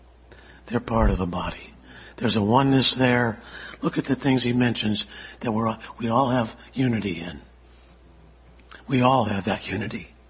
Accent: Baden-Württemberg, Germany; And growing up in Swabia, I told my wife one time

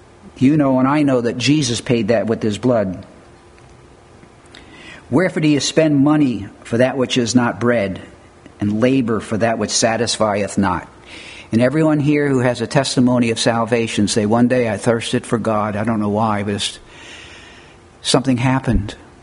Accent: United States; Yes, I'm an American.

